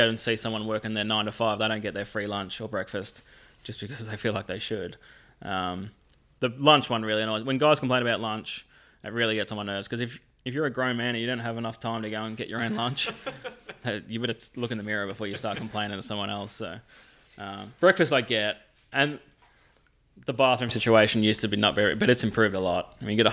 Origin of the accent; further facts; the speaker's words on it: Australia; Like growing up in Australia, I didn't know what the front nine at Augusta looked like.